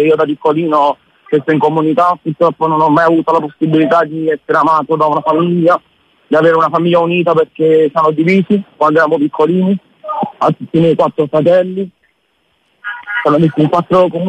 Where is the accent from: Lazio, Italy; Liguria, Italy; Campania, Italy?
Campania, Italy; Castel Volturno; born there; ho 23 anni, sono nato qua, sono nato a Napoli, precisamente a Castelvolturno, in provincia di Caserta